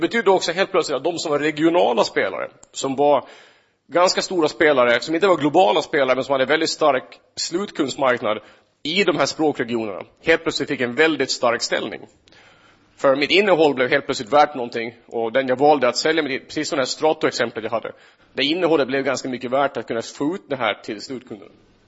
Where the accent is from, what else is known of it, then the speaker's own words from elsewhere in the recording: Finland; Och eftersom jag är från Finland, det mest tydliga exemplet här.